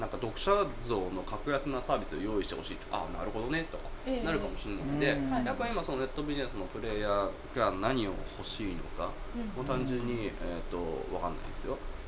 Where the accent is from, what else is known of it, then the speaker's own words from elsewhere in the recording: Akita, Japan; たまにこう地元に帰るとやっぱその僕は秋田県出身なんですけど、まあ、仕事がないわけですよ。